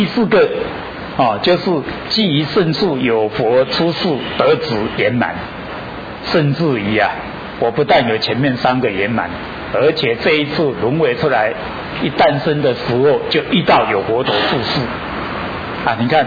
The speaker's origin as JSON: {"language": "Chinese", "country": "Taiwan", "said": "我活在台湾，生活生在台湾，管我是哪一种种族的，当然是台湾人嘛，要维护台湾土地的完整嘛"}